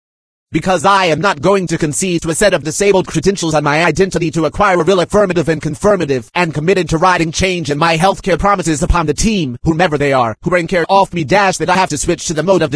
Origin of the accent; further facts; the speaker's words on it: United States; I would rather die first fighting you, because I am an American.